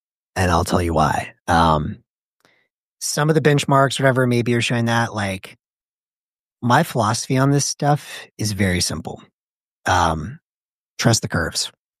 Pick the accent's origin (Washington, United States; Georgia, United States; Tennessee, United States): Tennessee, United States; Memphis; so I'm from Memphis. You know, I always say we do it for the M.